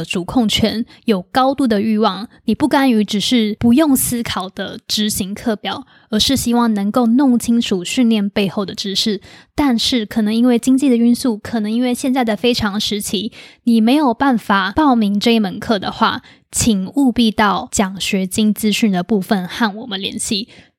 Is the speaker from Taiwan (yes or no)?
yes; Taiwan; 虽然我们突然进到一个未知的状态，但是我们是台湾人，我们怎么可能熬不过来呢？